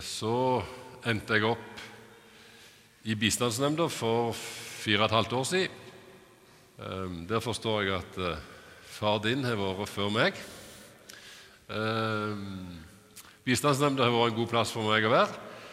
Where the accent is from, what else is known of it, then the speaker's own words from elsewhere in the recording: Kvednaland, Rogaland, Norway; Jeg vokste opp på Kvedneland.